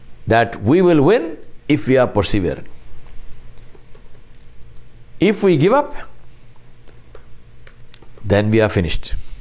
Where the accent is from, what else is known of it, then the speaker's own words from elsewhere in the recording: India; We are not like that. We are Indian. And if we are Indian, we are one. I stand for my country. I stand for India. I stand for the constitution of my country.